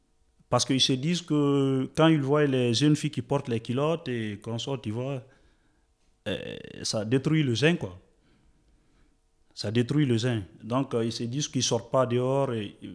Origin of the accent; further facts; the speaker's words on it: Guinea; now in France; Je suis guinéen